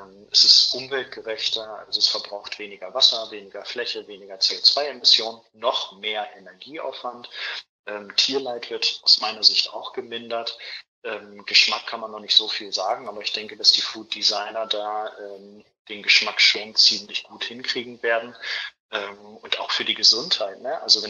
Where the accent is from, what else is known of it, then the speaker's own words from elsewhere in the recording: Lower Saxony, Germany; ich komme aus der Region Osnabrück, Vechta.